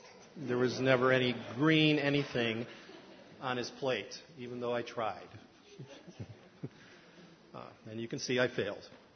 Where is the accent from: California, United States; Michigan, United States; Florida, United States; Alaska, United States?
Michigan, United States; Lansing; Now, I grew up in Lansing, Michigan, where they, back in my day, they made Oldsmobiles.